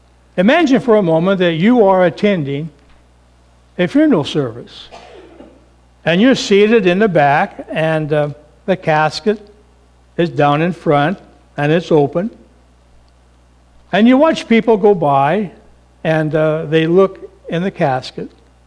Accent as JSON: {"language": "English", "town": "Toppenish", "region": "Washington", "country": "United States", "tie": "born or raised there", "said": "His name was Bud, and we grew up together in Toppenish years ago"}